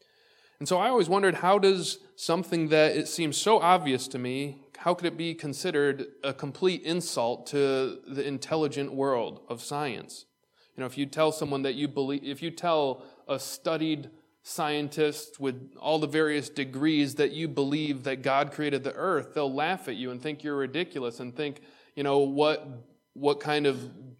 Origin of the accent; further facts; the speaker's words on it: Waterport, New York, United States; growing up in Waterport, New York, I don't know what the population is there.